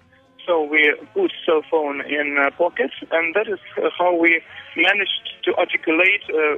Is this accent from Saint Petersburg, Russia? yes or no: no; Moscow, Russia; English is a second language; I'm from Moscow. I'm 27 years old.